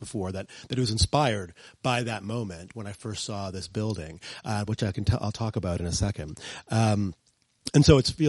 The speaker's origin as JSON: {"language": "English", "town": "Vancouver", "region": "British Columbia", "country": "Canada", "tie": "born or raised there", "said": "Growing up in Vancouver in the 80s"}